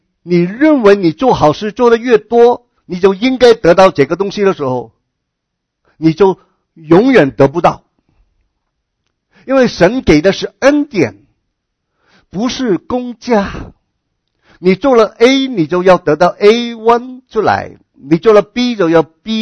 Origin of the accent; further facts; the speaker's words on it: China; 我们中国人常常都有这样一个观念